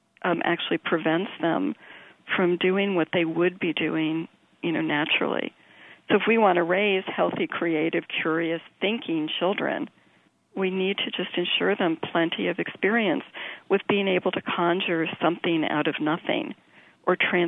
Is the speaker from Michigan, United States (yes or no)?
yes; Detroit, Michigan, United States; I grew up in Detroit